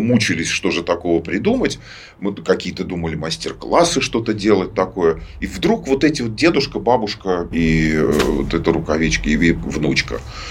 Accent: Daugavpils, Latgale, Latvia; Я родом из Даугавпилса, я вернулся сюда, приехал сюда в 2020 году, в марте месяце, маму навестить и там по своим каким-то делам. И из-за ковида я здесь застрял. Как получилось, вот уже 5 лет.

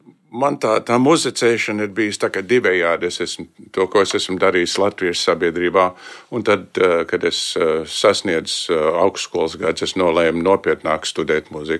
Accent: Seattle, Washington, United States; Bet es augu Sietlā

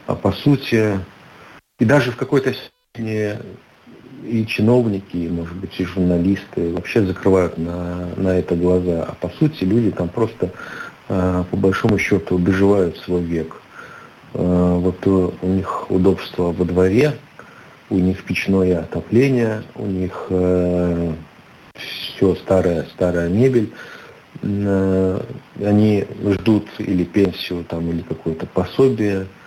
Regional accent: Rezekne, Latgale, Latvia; поскольку я и сам из Резекне и примерно представляю, как живут люди в деревнях вокруг Резекне

